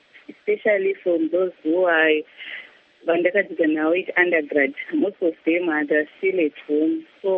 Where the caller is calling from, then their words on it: Masvingo, Zimbabwe; Okay, I'm calling you from Masingo.